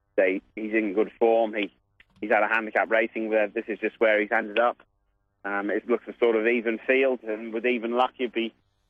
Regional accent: England, United Kingdom; Being English, but I do like the sort of staying types of horses.

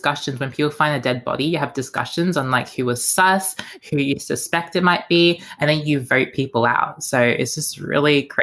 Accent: Melbourne, Victoria, Australia; growing up in Melbourne in general, I feel like going back to school as well, when you see the weather change so much

